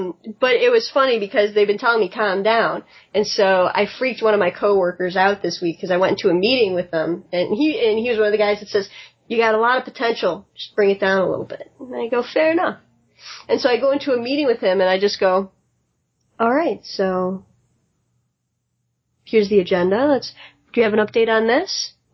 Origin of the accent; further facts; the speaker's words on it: Chicago, Illinois, United States; I'm from Chicago. I talk fast.